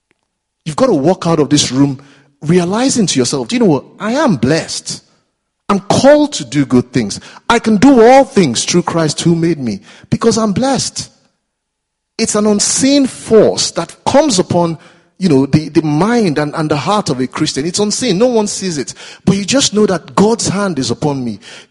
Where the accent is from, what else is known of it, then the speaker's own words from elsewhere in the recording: Nigeria; now in United Kingdom; because I'm Nigerian as well, we had to go back to Nigeria for my wedding, another wedding.